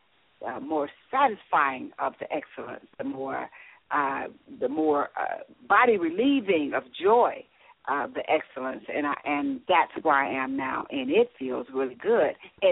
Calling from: Texas, United States; I'm calling from Texas.

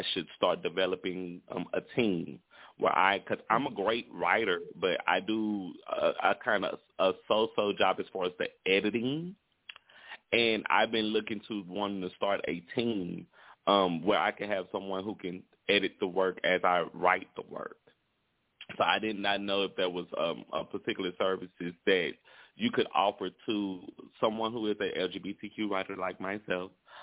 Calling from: Shreveport, Louisiana, United States; And I am calling from Shreveport, Louisiana.

